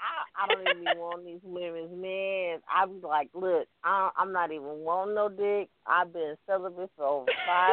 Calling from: Los Angeles, California, United States; I'm calling from Los Angeles.

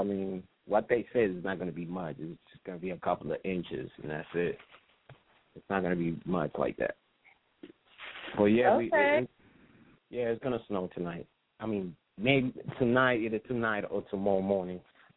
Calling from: New York City, New York, United States; I'm calling from New York City.

